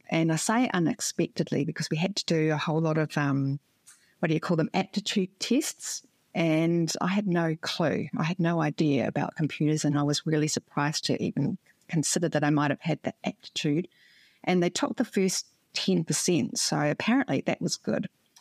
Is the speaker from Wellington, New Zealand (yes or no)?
no; Auckland, New Zealand; you might be able to tell by my accent that I grew up in Auckland in New Zealand.